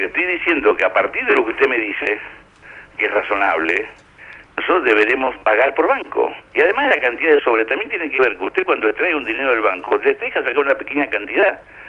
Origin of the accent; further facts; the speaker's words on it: Argentina; Me ha ido bien, me ha ido regular y me ha ido mal como cualquier argentino.